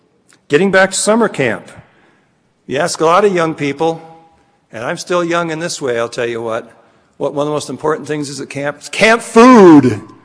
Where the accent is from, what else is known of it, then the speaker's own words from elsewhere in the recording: Scotland, United Kingdom; I made a comment earlier, I'm Scottish, you know.